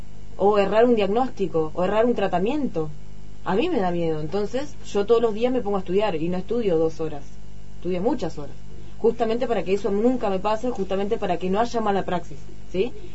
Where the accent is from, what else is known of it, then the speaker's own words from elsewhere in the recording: El Bolsón, Río Negro, Argentina; now in Cuba; Somos argentinos en Cuba, ya. Pero cuando llegamos acá no somos los argentinos. Yo soy de Bolsón, vos sos de Trelew.